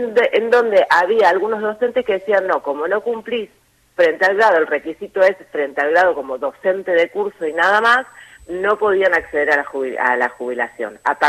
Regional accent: Río Grande, Tierra del Fuego, Argentina; born there; now in Ushuaia, Argentina; Yo soy nacida en Río Grande, más allá que ahora vivo en Ushuaia

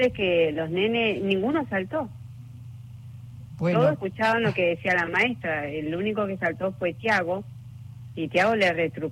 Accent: Comodoro Rivadavia, Chubut, Argentina; born there; En Comodoro Rivadavia, Chubut.

